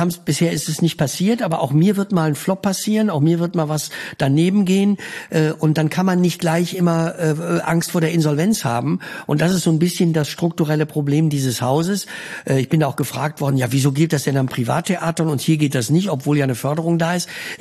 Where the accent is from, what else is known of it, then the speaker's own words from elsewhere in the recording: Düsseldorf, North Rhine-Westphalia, Germany; als Rheinländer, als Düsseldorfer, ich wohne in Düsseldorf am Rhein.